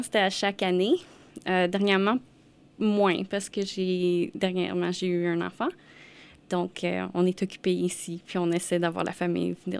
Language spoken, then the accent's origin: French; Ontario, Canada; also born or lived in Quebec City, Canada; Je suis originaire du Québec. Donc, je suis née au sud de la ville de Québec. Puis, j'ai déménagé en Ontario dans une communauté francophone à environ l'âge de 5-6 ans. J'ai vécu là jusqu'à temps que je déménage pour aller à l'université.